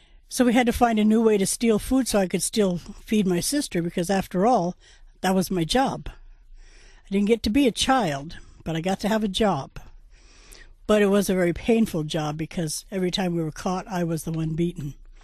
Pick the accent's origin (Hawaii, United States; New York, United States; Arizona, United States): New York, United States; Plattsburgh; I grew up in Plattsburgh, New York, to a very wealthy family.